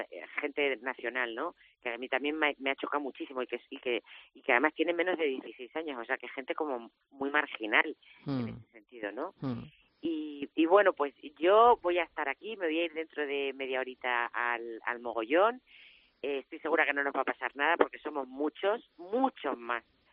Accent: Spain; yo como española tenía la necesidad de venir aquí

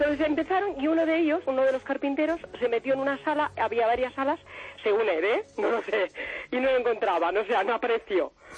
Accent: Badalona, Catalonia, Spain; Y yo soy de Badalona, vivía en Badalona.

